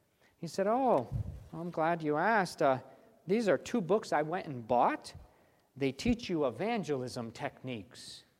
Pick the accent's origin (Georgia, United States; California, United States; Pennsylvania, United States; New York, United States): New York, United States; I told myself, yep, I came from New York.